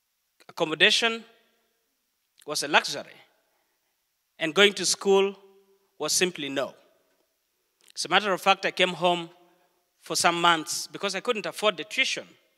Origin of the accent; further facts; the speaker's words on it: Uganda; now in Canada; I'm not a typical Canadian. I'm an immigrant, okay? I am an immigrant. I come from Uganda.